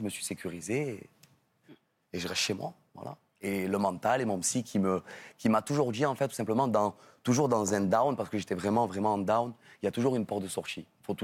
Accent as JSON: {"language": "French", "country": "France", "said": "j'aime la France, je suis français"}